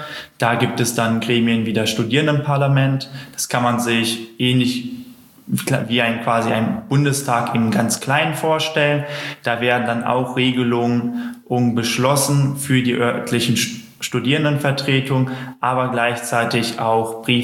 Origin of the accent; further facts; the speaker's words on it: North Rhine-Westphalia, Germany; ich komme aus Nordrhein-Westfalen